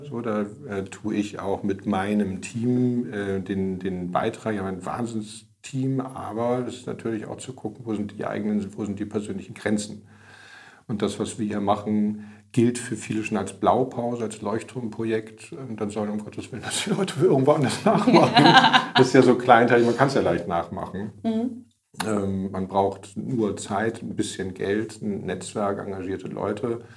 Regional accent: Hamburg, Germany; Also ich bin, ich weiß gar nicht, wie vielte Generation bin ich Hamburger. Ich bin leidenschaftlich gern Hamburger.

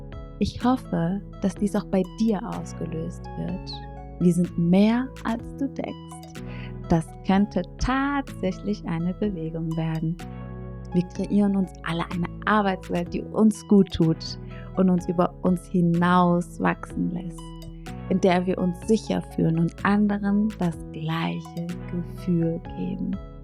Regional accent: Eritrea; first language Tigrinya; German is a second language; ist Tigrinya, meine Muttersprache aus Eritrea, und bedeutet Vertrauen.

